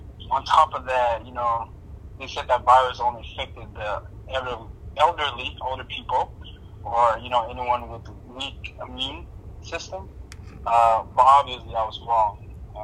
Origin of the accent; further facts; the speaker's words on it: Somalia; also born or lived in Texas; now in Minnesota, United States; I'm from Somalia, and well, I lived in Texas for 12 years. I just moved down to Minnesota last summer. So I'm just came from Texas last summer, last summer.